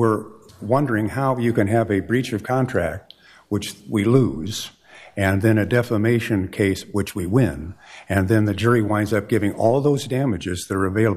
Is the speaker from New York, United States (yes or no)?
no; Omaha, Nebraska, United States; I'm a lawyer from Omaha, Nebraska.